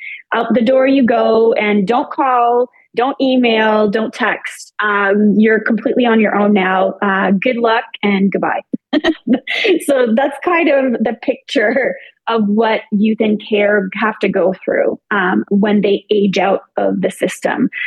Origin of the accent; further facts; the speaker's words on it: New Brunswick, Canada; now in Montreal, Canada; I'm originally from New Brunswick, so I'm Acadian, and that's where I was placed into foster care.